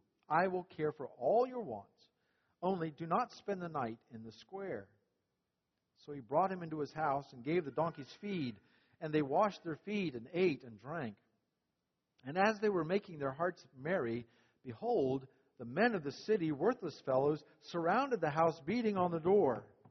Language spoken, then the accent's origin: English; Newport, North Carolina, United States; When Naomi and I were growing up in Newport, North Carolina, it was considered a special trip to travel about 45 minutes to a town called New Bern.